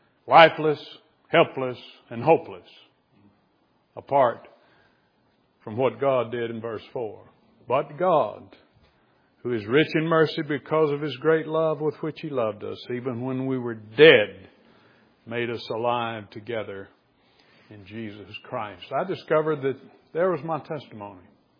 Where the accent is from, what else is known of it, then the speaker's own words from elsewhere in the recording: Greenville, Mississippi, United States; born there; I was born in Greenville, Mississippi. That's right on the Mississippi River. I was born in 1948.